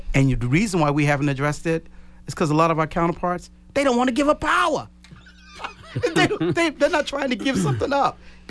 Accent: Boston, Massachusetts, United States; as I grew up and lived in Boston, we kept saying Boston's like this Selma, Alabama

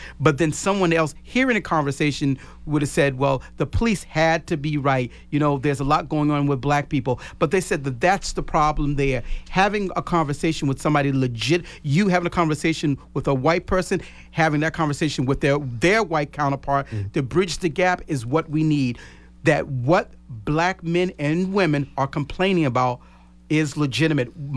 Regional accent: Boston, Massachusetts, United States; as I grew up and lived in Boston, we kept saying Boston's like this Selma, Alabama

